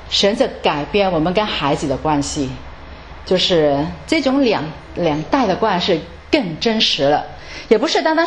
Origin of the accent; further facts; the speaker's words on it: China; 但是我们中国人呢，最后的1分钟呢还不是正面的